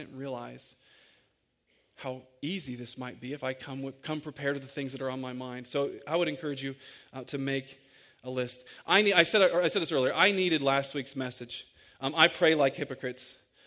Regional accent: Croton, Ohio, United States; And I'm from the area of Licking County. I grew up in Croton. There's dirt paths everywhere.

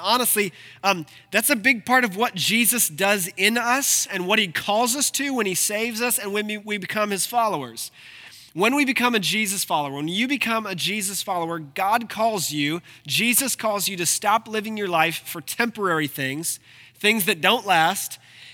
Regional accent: Ohio, United States; I'm from Ohio. Ohio, and if you're from Ohio, if you've ever driven around, in almost every small town in Ohio, there is a Methodist church planted right in the middle of it, right?

